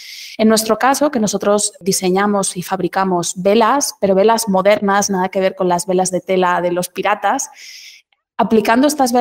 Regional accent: Barcelona, Catalonia, Spain; Yo, por ejemplo, que soy de Barcelona, es muy común ver a portacontenedores o a cruceros, ¿no?, en el puerto

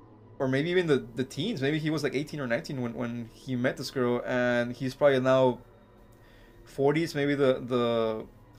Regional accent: Mexico; Dude, I grew up in Mexico. We're always about 5 years after, behind everything.

